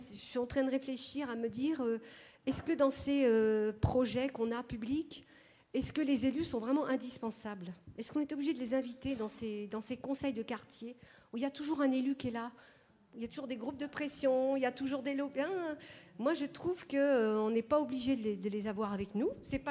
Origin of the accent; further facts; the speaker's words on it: Strasbourg, Grand Est, France; moi je suis de Strasbourg-Centre